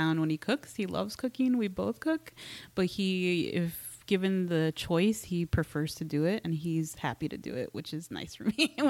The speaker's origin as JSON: {"language": "English", "town": "Chicago", "region": "Illinois", "country": "United States", "tie": "born or raised there", "said": "I'm from La Villita, a little village here in Chicago. I've been born and raised here, still live in the community."}